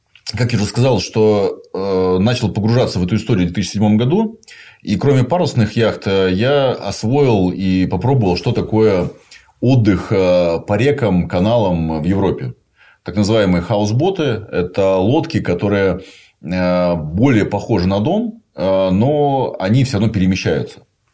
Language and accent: Russian; Siberia, Russia; Так как просто исторически я, ну, действительно, сибиряк, море было скорее бескрайнее море тайги вокруг.